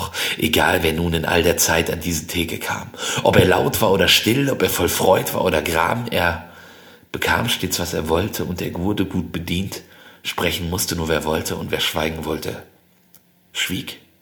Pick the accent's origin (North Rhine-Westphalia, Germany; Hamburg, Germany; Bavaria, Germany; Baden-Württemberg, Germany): North Rhine-Westphalia, Germany; Arfeld; Ich bin nämlich Dorfbewohner. Ich komme aus Ahrfeld, was ein kleines Dorf in der Nähe von Bad Berleburg ist, was wiederum eine kleine Stadt in der Nähe eines Waldes ist.